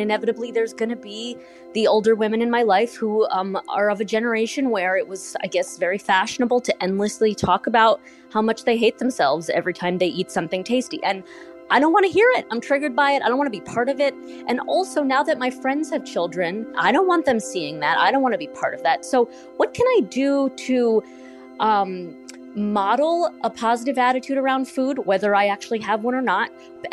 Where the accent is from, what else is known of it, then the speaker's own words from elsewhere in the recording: Brooklyn, New York, United States; from Brooklyn.